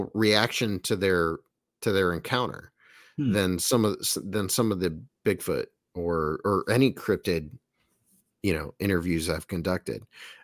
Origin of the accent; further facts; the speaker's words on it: Bolivar, Ohio, United States; now in Massillon, United States; I live in Massillon, Ohio. I grew up in Bolivar, Ohio, and I lived formerly, and Small Town Monsters was formerly based in Wadsworth, Ohio. So a lot of Ohio here.